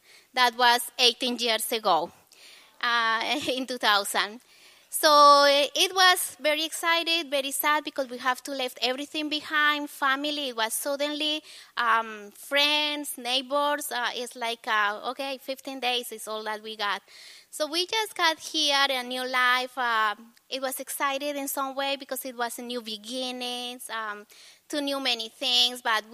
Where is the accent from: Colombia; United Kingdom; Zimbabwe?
Colombia; Cundinamarca; English is a second language; now in United States; Yes, I came from Colombia, and I don't know what are your first thoughts about Colombia?